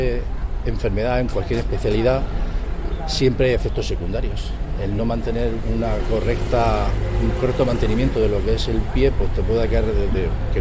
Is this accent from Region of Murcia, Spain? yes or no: yes; Cartagena, Region of Murcia, Spain; presidente y vicepresidente somos de Cartagena